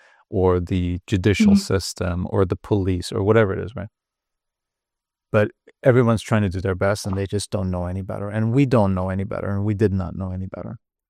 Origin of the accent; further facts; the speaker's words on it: Turkey; because I grew up in Turkey, and there it's very similar to how it is in Japan